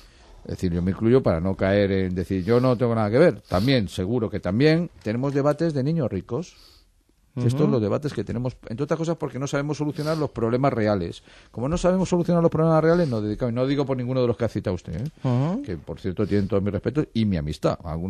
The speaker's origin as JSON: {"language": "Spanish", "town": "Madrid", "region": "Community of Madrid", "country": "Spain", "tie": "born there", "said": "soy nacido en Malasaña, Chamberí, perdón, Malasaña, distrito centro, Chamberí es donde viví durante muchos años, es otro distrito distinto al distrito centro, nacido en Malasaña"}